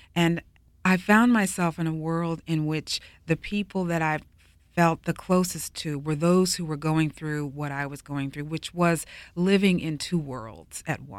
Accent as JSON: {"language": "English", "town": "Washington", "country": "United States", "tie": "born or raised there", "said": "the awareness of my experience growing up in Washington, going to an integrated school in which I found myself exposed to people who were the children of immigrants."}